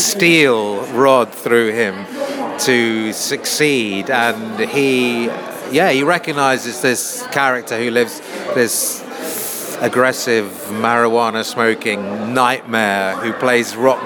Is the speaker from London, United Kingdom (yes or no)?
yes; London, United Kingdom; My parents are from Switzerland and I was born and brought up in London